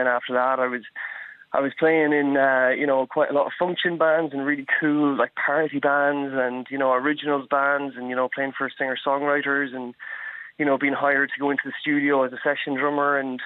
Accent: Castlebar, County Mayo, Ireland; also born or lived in London; now in Navan, Ireland; Yeah, I'm from Castlebar originally, mm-hmm. and I moved to London for about 10 years, and then I've been living in Navan now for the past 2 years, and I'm just turned 32. Well, actually, not just. I'll be 33 in November.

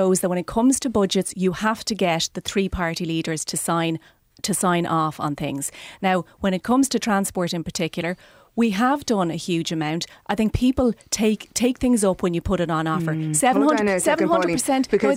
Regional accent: Galway, Connacht, Ireland; I mean, we're here in Galway, my hometown, and people have sandbags outside their homes in the Claddagh.

